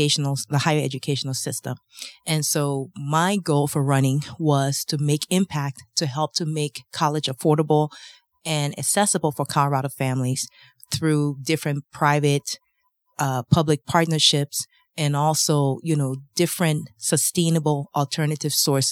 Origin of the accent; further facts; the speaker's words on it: Liberia; now in Aurora, United States; I came here in 1980 from Liberia, West Africa, and I was fortunate to get a really great education through Aurora Public Schools